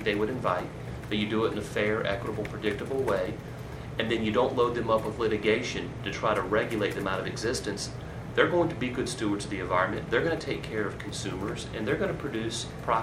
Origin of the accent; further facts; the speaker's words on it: South Carolina, United States; Now, I'm from South Carolina, so I'm guilty of doing this all the time